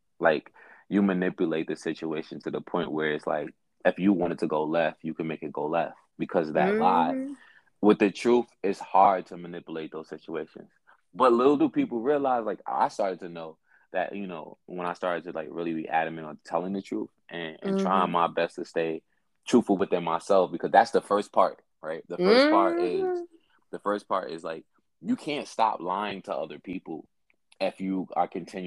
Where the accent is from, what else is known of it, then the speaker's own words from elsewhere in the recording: Brooklyn, New York, United States; I'm from New York. So like, and I was raised in Brooklyn.